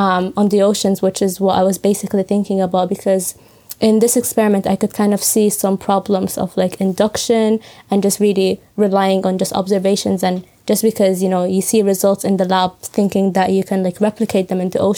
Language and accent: English; Sudan; because I'm from Sudan.